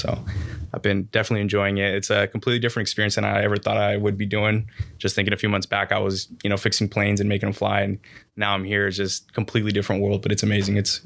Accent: Kent, Washington, United States; A place called Kent, but I mean, everybody knows Seattle, so that's what I usually

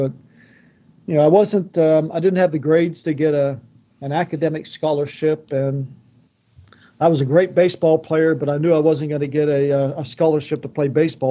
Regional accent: Maryland, United States; also born or lived in Annapolis, United States; And I was born down there in Annapolis, just as Dad was getting ready to leave the military service. And then, of course, both of them were from Western Maryland, and so they moved back here to the farm up in Garrett County.

